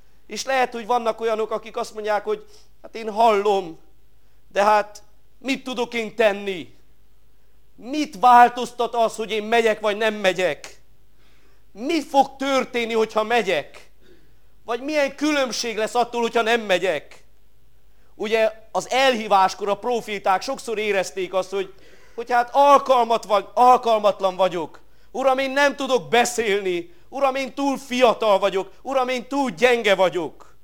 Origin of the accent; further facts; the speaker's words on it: Șărmășag, Sălaj, Romania; én Sarmaságon nőttem fel, ott laknak most is a szüleim